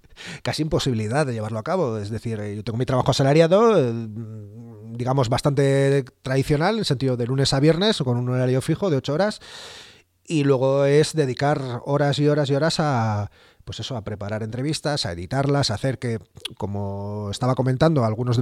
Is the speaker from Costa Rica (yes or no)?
no; Bilbao, Basque Country, Spain; como decía antes, como bilbaíno